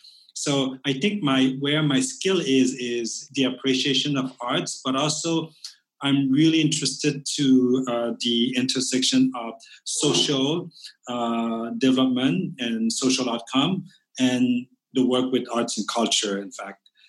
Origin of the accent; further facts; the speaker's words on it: Canada; first language French; English is a second language; moved away as an adult; also born or lived in Thailand; now in Cambodia; refugee camp in Thailand at the age of 3, I was uprooted, lived in Canada, grew up French speaking. So my first language is really French. And then decided to come back here 22 years ago. In fact, my youth has been in Canada and my adult life here in Cambodia.